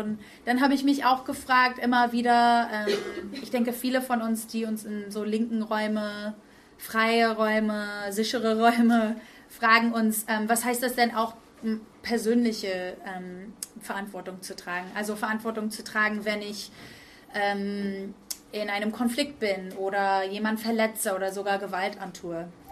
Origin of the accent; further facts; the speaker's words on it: United States; German is a second language; moved away; also ich bin in den Staaten groß geworden, vielleicht hört ihr das auch in meinem Akzent